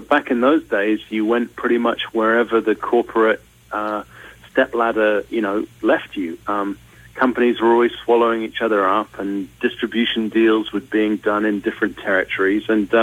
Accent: London, United Kingdom; also born or lived in Europe; I grew up in London and around Europe

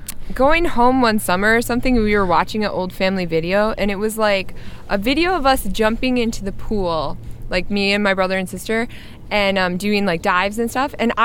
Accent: Eagan, Minnesota, United States; it was the Egan Stage Door Performers, because I grew up in Egan, Minnesota.

